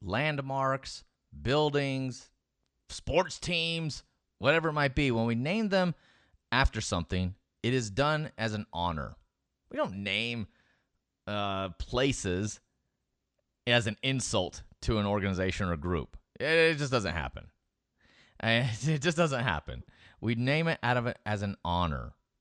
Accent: United States; I'm an American. Born and raised in America. I have no other country. This is my country.

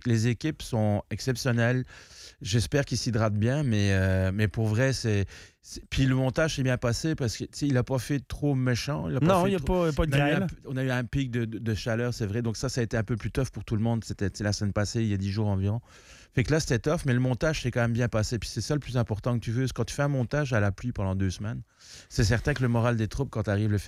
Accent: Belgium; Puis moi, je viens de Belgique

